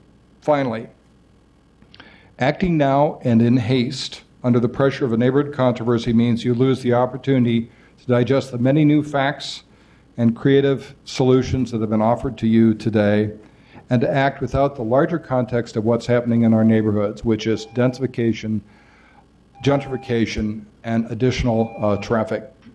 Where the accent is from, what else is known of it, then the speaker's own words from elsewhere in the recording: Portland, Oregon, United States; born there; I was born in North Portland. I lived in Northwest Portland, Southwest Portland, Northeast Portland, and now, last 9 years, Southeast Portland.